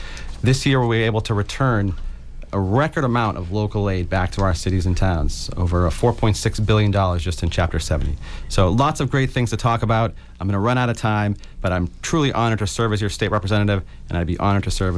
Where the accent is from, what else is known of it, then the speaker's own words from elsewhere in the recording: United States; So I grew up here on the South Shore. I've lived here for most of my life.